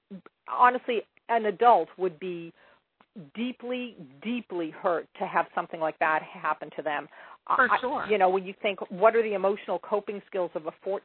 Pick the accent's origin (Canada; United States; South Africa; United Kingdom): Canada; Toronto, Ontario; I'm a Canadian and I'm living here in Toronto